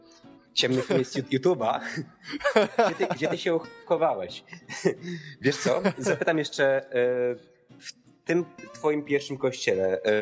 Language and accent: Polish; Świętokrzyskie Voivodeship, Poland; myślałem, że moja wieś w Świętokrzyskim jest pośrodku niczego